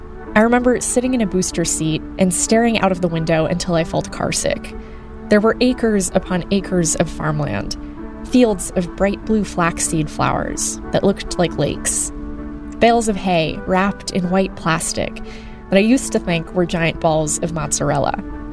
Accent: United States; I grew up in the United States, but my mom is from Sweden.

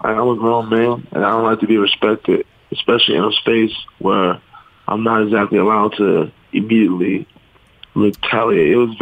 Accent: Chicago, Illinois, United States; I've never been in a street fight, and I grew up in Chicago on the South Side.

